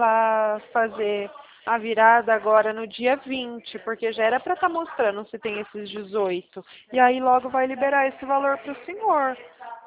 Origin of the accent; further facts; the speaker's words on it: São Paulo, Brazil; Eu sou de São Paulo